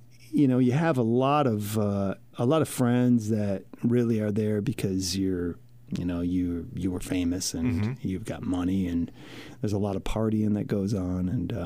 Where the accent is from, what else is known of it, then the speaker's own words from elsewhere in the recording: Grand Rapids, Michigan, United States; the friends that I'd had when I grew up in Grand Rapids, which is why I gave up the place in California.